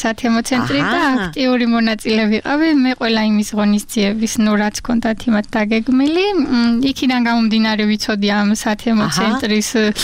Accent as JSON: {"language": "Georgian", "town": "Apeni", "region": "Kakheti", "country": "Georgia", "said": "არა, აფენიდან ვარ, ისეც ლაგოდეხს ეკუთვნის, მაგრამ გავთხოვდი."}